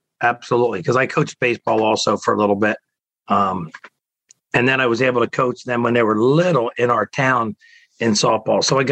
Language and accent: English; New Jersey, United States; I played high school sports at Williamstown High School. I've coached in the area.